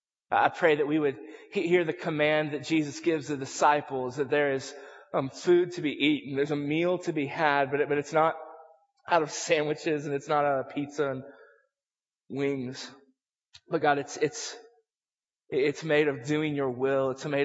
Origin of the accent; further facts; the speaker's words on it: Colorado, United States; Now, I'm from Colorado, and so I have a fair amount of pride in knowing what trekking means and what it means to be a trekker. I'm from Colorado.